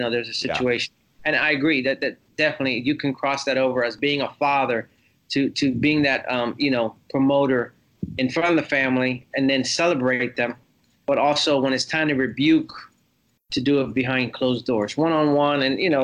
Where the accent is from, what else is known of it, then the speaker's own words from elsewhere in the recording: New Jersey, United States; So though I went through that growing up in New Jersey and my mom and dad split, I was in third grade, and it was very hard for me.